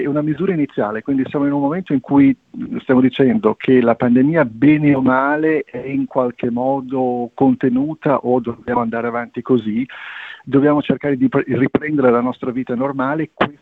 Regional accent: Liguria, Italy; dove tra l'altro da Ligure, ormai probabilmente avrò l'associazione dei Ligure

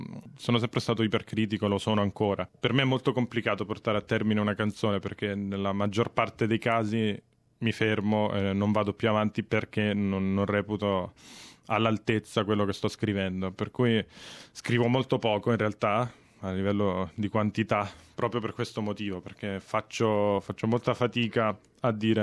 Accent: Rome, Lazio, Italy; moved away as an adult; now in Australia; Sì, sono venuto in Australia quasi 3 anni fa, sono di Roma.

